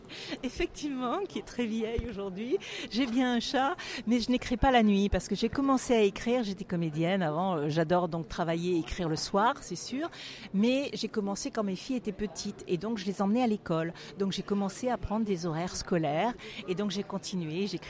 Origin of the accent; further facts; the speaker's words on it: Hauts-de-France, France; moved away; moi, étant originaire du Nord, je reste très fidèle à ma région natale, même si j'y habite plus depuis un moment, mais très fidèle à ma région natale.